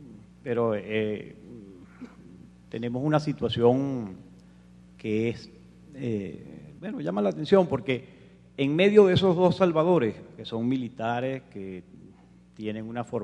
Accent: Venezuela; Y como venezolano entiendo que quizás nosotros tengamos la desdicha

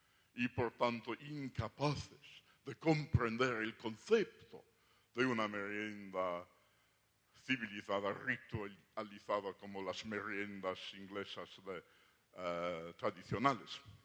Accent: London, United Kingdom; Yo de niño vivía en Londres, en una zona muy cerca al parque zoológico

